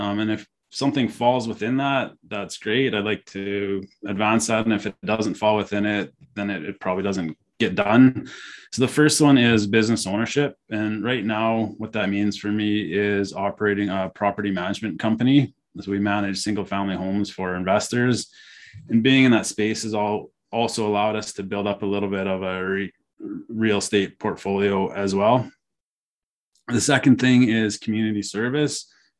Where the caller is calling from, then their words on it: Edmonton, Alberta, Canada; also born or lived in England / Australia; I'm calling in from Edmonton, Alberta, Canada. So I've lived in a few other places. I've lived in England and Australia for university, and I've lived in other parts of Canada.